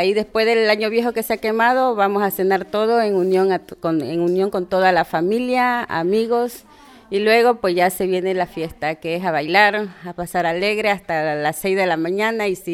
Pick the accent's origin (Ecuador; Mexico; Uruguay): Ecuador; Guayaquil, Guayas; also born or lived in Valencia / Murcia; now in Irún, Spain; Sí, yo soy de Ecuador, Guayaquil. Tengo 10 años aquí